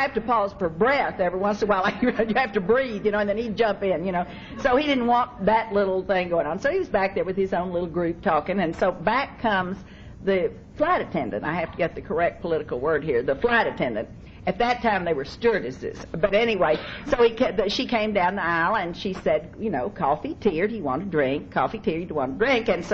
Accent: the South, United States; I'm from the South.

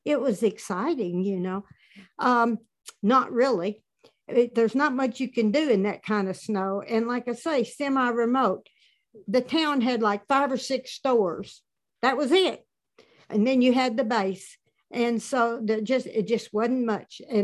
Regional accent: Arkansas, United States; I'm from Arkansas, and we have maybe 1 or 2 inches of snow on a good year.

